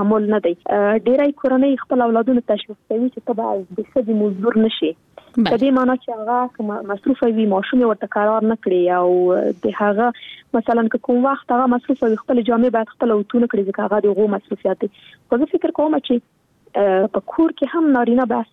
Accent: Afghanistan; born or raised there

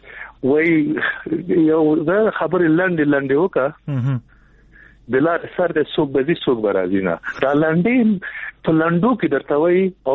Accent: Nangarhar, Afghanistan; زه د ننګرهار يم

